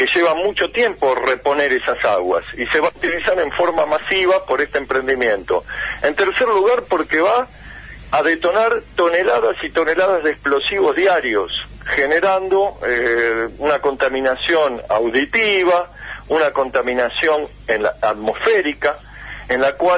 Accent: Buenos Aires, Argentina; yo soy de Buenos Aires, sí. Pero gracias a la decisión de los vecinos, me he matriculado en Catamarca

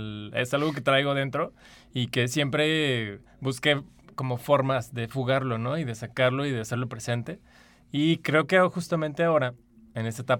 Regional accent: San Luis Potosí, Mexico; moved away; Cuando salí a vivir fuera de San Luis Potosí, empecé a usar esta onda

